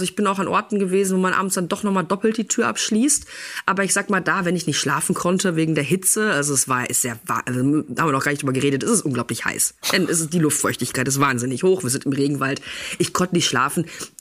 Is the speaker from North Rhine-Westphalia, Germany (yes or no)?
yes; North Rhine-Westphalia, Germany; ich komme aus Ostwestfalen, Lippe vom Dorf.